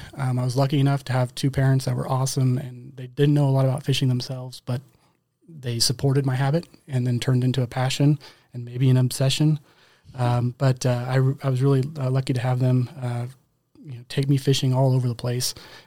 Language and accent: English; Haysville, Kansas, United States; Yeah, I was born and raised in Hayesville, Kansas, so I'm a local boy.